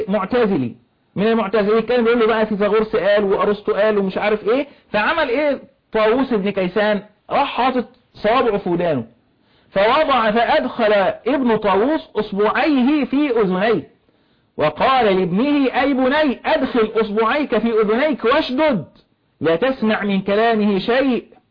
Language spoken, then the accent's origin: Arabic; Egypt; بلدنا مصر